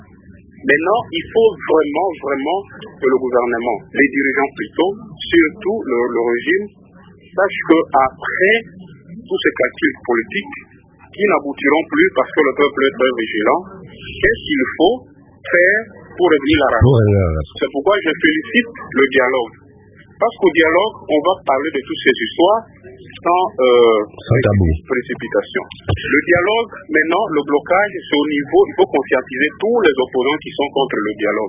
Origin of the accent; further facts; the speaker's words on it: DR Congo; au niveau du dialogue, en tant que Congolais, sans chercher à voir aussi les ennemis